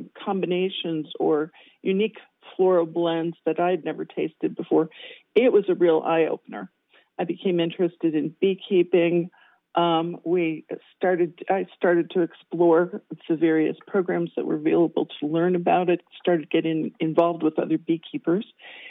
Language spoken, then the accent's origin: English; Midwest, United States; now in Oregon, United States; I'm from the Midwest originally, and it's a very different kind.